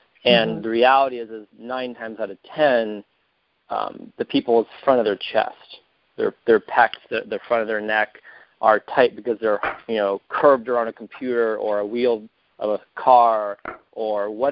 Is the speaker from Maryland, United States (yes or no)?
no; Detroit, Michigan, United States; also born or lived in Portland; I grew up in Metro Detroit, and I went to college in Ann Arbor for photography at Washtenaw Community College